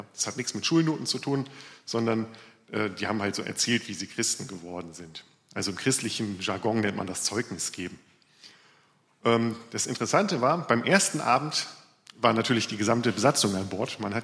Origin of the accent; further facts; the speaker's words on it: Lower Saxony, Germany; Ich bin kein echter Ossi, ich bin nur Ostfriese.